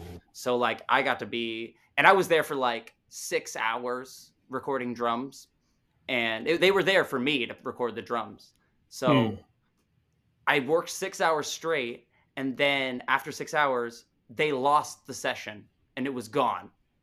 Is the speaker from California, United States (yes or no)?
yes; Los Angeles, California, United States; I was born in LA, born and raised in the Valley.